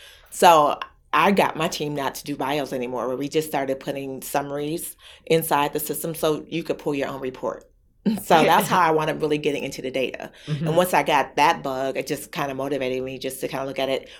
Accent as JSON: {"language": "English", "town": "Detroit", "region": "Michigan", "country": "United States", "tie": "born or raised there", "also_born_or_lived": "Chicago", "said": "born and raised in Detroit, but I also did undergrad in Chicago. So between Michigan and Chicago"}